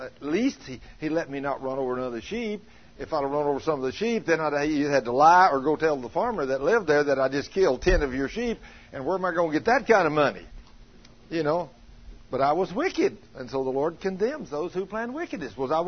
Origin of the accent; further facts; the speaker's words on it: Goldthwaite, Texas, United States; in the country where I was raised in Goldthwaite, there's all kinds of farmers and ranchers and everything. The highways were a little two-lane.